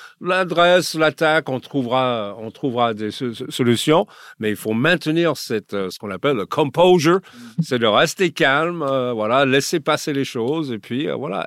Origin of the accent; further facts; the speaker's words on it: Los Angeles, California, United States; now in France; Moi, c'était mon idole quand j'étais jeune à Los Angeles.